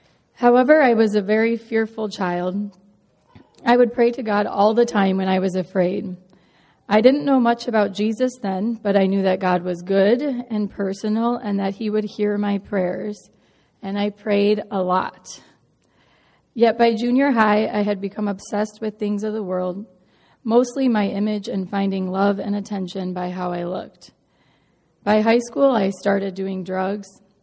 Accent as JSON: {"language": "English", "town": "Palatine", "region": "Illinois", "country": "United States", "tie": "born or raised there", "said": "I'm Pedro's wife. I was born and raised in the Palatine area. As a child, I went to the same Catholic school that my mother attended. My parents weren't religious. It was more of a cultural thing."}